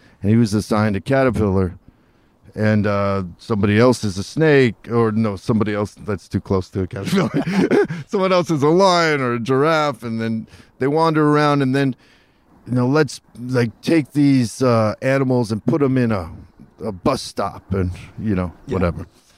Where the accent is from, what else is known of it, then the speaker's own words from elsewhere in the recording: Hollywood, California, United States; You know, I grew up in Hollywood